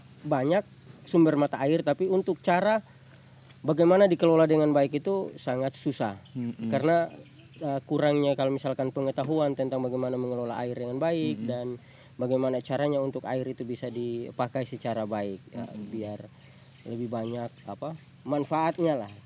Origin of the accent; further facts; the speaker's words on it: Maluku, Indonesia; now in Sumba, Indonesia; saya dari Maluku.